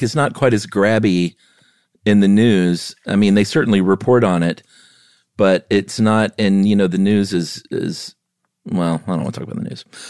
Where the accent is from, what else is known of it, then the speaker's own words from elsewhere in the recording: the South, United States; I grew up in the South, and it's worse now, it feels like.